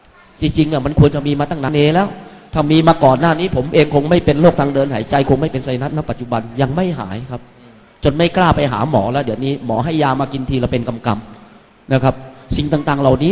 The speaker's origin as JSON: {"language": "Thai", "region": "Rayong", "country": "Thailand", "tie": "born or raised there", "said": "ผมคนระยองโดยกำเนิดครับ … อยู่ที่เนินพระต้นกำเนิดครับ"}